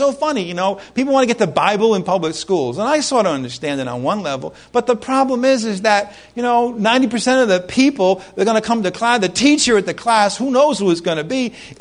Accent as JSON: {"language": "English", "region": "Rhode Island", "country": "United States", "said": "I'm from Rhode Island. That's what we used to say."}